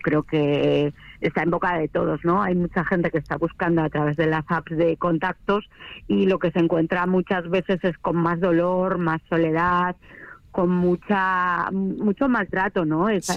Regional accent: Spain; ahora soy la primera española con el título.

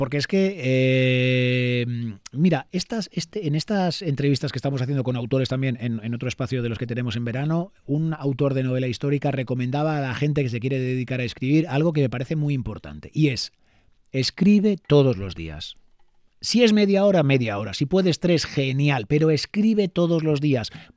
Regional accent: Dueñas, Castile and León, Spain; por Dueñas, que es mi pueblo

